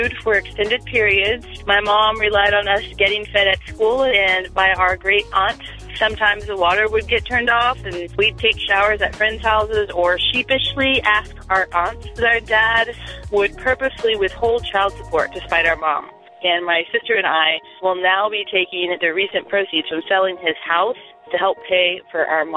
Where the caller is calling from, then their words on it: Minneapolis, Minnesota, United States; I'm calling from Minneapolis. I've been poor as a child and as an adult.